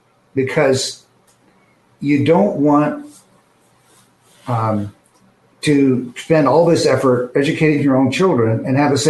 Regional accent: Phoenix, Arizona, United States; here in Phoenix, my home state

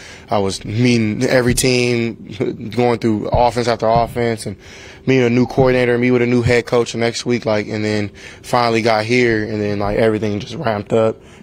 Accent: California, United States; You know, I'm from SoCal.

